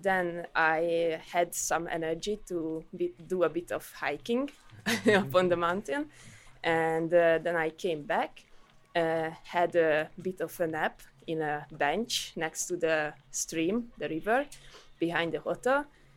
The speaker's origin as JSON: {"language": "English", "country": "Hungary", "said": "I am from Hungary"}